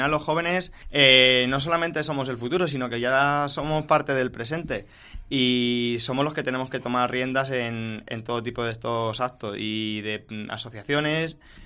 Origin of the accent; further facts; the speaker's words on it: Bienservida, Castilla-La Mancha, Spain; siendo un bienservideño más? Pues para mí es un placer y es un orgullo pues proclamar el nombre de mi pueblo por allá por donde voy.